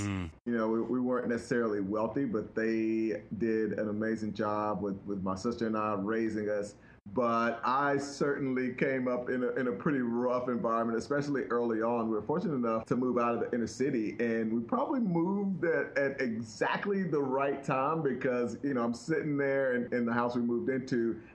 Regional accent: Chattanooga, Tennessee, United States; I grew up in Chattanooga, Tennessee.

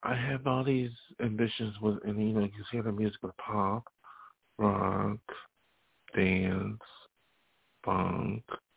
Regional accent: New York, United States; If I wanted to do that for a hobby, I would have stayed in my hometown of Western New York.

